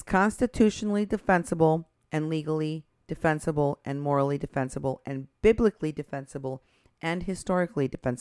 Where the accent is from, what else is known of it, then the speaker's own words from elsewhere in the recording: Iowa, United States; I'm from Iowa, but I never heard of this person.